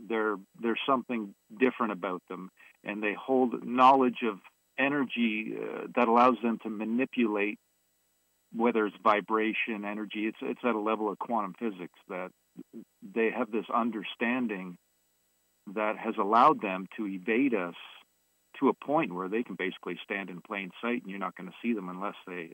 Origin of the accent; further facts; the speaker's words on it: Toronto, Ontario, Canada; I'm an Ontario resident, born here. You know, I was born in Toronto, and I live just north of the city. I've been here all my life, basically. And, you know, I'm in my early 50s at this point.